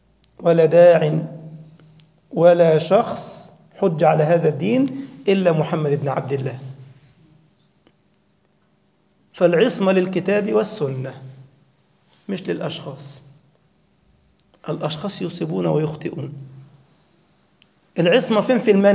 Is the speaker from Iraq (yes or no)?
no; Egypt; رجل كان عندنا في مصر، وكانوا قديما نصبوه إمام الجرح والتعديل في مصر